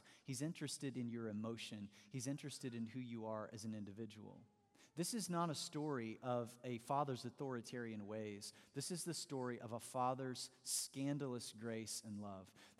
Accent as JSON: {"language": "English", "region": "Missouri", "country": "United States", "tie": "born or raised there", "said": "One thing is that we both grew up in Southwest Missouri. Brad Pitt grew up about an hour away from my hometown."}